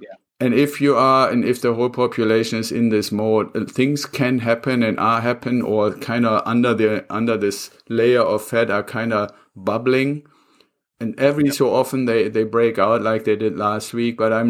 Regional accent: Germany; English is a second language; I said when we started this that I'm originally from Germany. So I'm ultra aware of history, especially when it comes to German history.

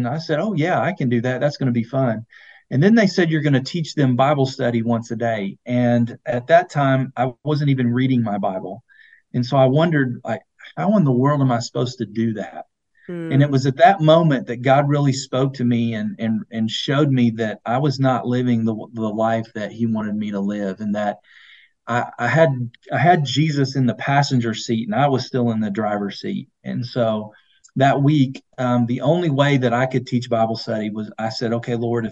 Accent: Corbin, Kentucky, United States; I grew up in Corbin, Kentucky, and so I played for the Corbin Redhounds, and they had FCA.

